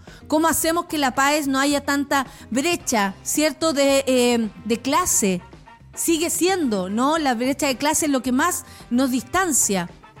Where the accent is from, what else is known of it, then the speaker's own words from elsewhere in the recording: La Florida, Santiago Metropolitan Region, Chile; soy de la Florida, hasta está patas para arriba.